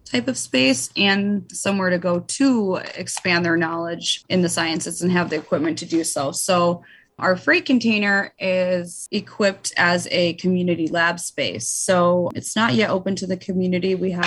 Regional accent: Detroit, Michigan, United States; Detroit. Been here a long time, all my life. Mm-hmm. I was raised in the outskirts, but my mother was born and raised in Detroit.

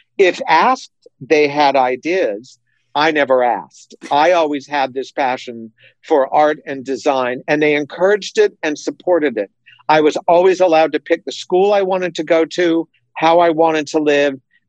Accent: Las Vegas, Nevada, United States; also born or lived in Salt Lake City; Well, I was almost born in Las Vegas. My father moved the family there when I was three. I was born in Salt Lake City.

